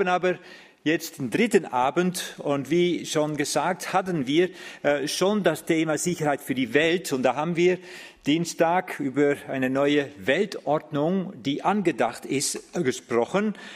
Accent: Netherlands; German is a second language; also ich bin Holländer.

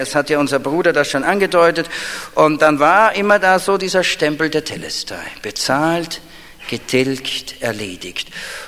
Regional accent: Vienna, Austria; Ich bin ja Wiener, wir sind damals durch Operation Mobilisation zum Glauben gekommen.

